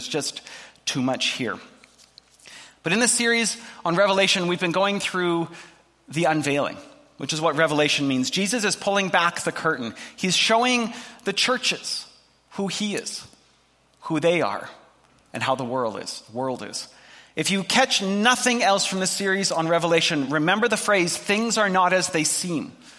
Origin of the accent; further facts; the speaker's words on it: Edmonton, Alberta, Canada; I grew up in Alberta, which has nothing to do with this story, except for the fact that growing up, I lived in Edmonton, and we lived in the city